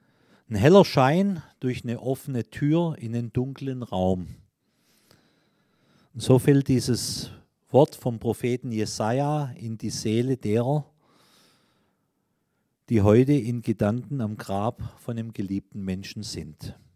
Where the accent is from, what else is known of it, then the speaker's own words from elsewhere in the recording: Baden-Württemberg, Germany; in meinem Heimatdorf war es nicht so, aber aus Erzählungen in anderen Orten auf der Schwäbischen Alb